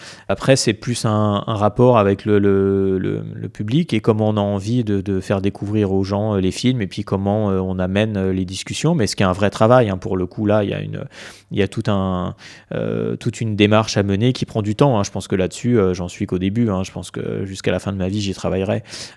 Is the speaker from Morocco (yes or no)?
no; France; qui fait aussi corps avec ce que nous sommes en tant que Français, notre culture